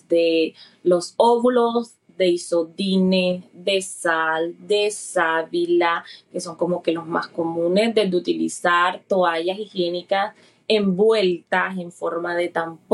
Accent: Cartagena, Bolívar, Colombia; Soy, pues, cartagenera. Yo nací en Cartagena, aunque mis papás, ambos, son de unos pueblitos de acá, de Bolívar. Mi mamá es de un pueblo llamado Sincerín y mi papá es de un pueblo llamado San Pablo.

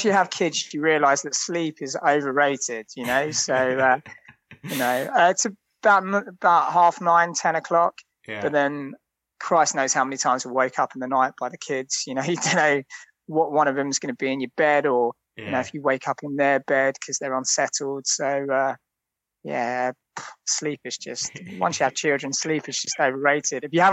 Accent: London, United Kingdom; also born or lived in Chelmsford; I was born in Chelmsford, so Essex, Essex boy. Lived there for, I don't know, maybe, I think we were there for about a year. And then, yeah, moved to London. And, yeah, I am a London boy.

